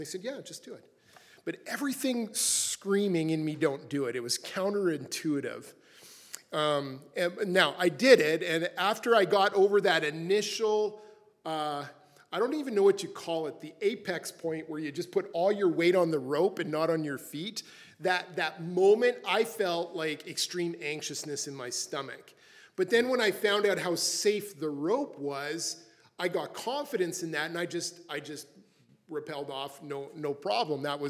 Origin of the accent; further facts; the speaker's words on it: Regina, Saskatchewan, Canada; growing up in Regina, why would you? Anyways, the mountains was just never in my DNA. And then when I moved out to Alberta